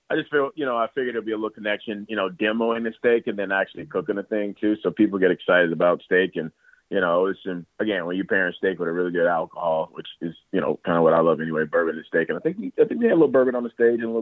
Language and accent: English; Chicago, Illinois, United States; definitely being a Chicagoan that's been really, really big for me and being able to give back, you know, to areas and people that I grew up seeing and doing too.